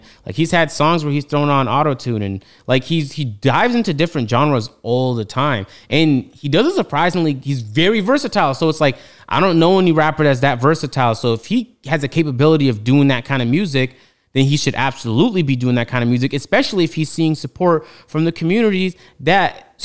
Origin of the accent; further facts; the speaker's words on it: Toronto, Ontario, Canada; But that's because I'm from Toronto. So when he's talking about Kennedy Road, I'm like, yeah, I know